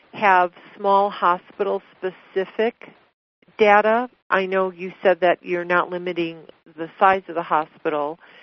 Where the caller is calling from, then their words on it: California, United States; Hello, I'm calling from Northern California